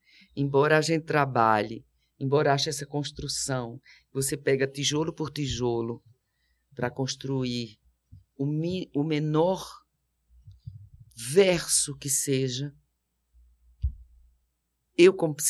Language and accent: Portuguese; Paraíba, Brazil; Quando eu era criança, no Nordeste, Eu tinha meus tios ainda vivos na época, eu ia para as fazendas deles, do meu avô e dos meus tios, lá no interior da Paraíba, perto de Campina Grande